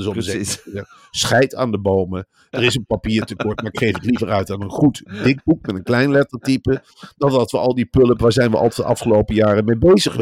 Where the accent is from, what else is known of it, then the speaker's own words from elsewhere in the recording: Arnhem, Gelderland, Netherlands; want ik ben een man van de Veluwe, van Arnhem.